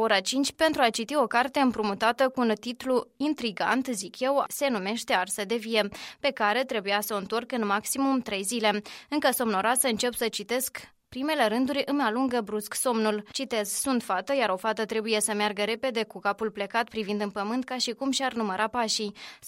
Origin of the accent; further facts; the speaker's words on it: Moldova; born there; m-am născut în Republica Moldova.